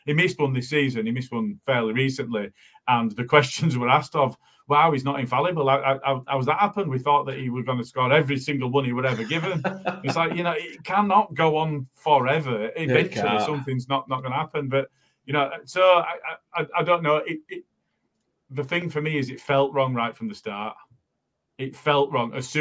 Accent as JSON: {"language": "English", "town": "Morley", "region": "Yorkshire and the Humber", "country": "United Kingdom", "said": "I'm from Morley"}